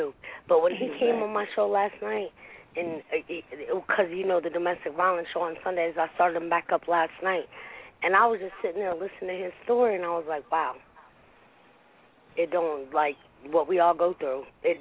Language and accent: English; Newark, New Jersey, United States; I'm from Newark. You already know, Jersey in the house.